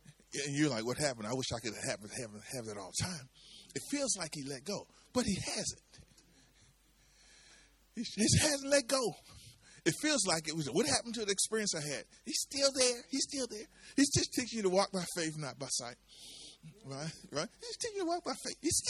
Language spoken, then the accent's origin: English; Mississippi, United States; That being, I'm from Mississippi.